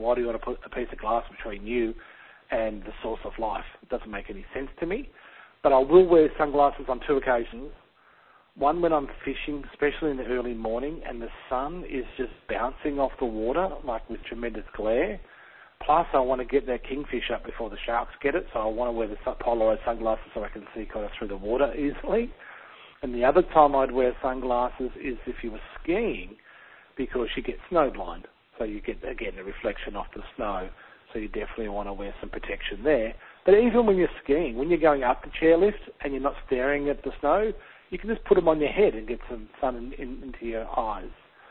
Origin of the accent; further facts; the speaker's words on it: Scotland, United Kingdom; I'm from Scotland and the UK.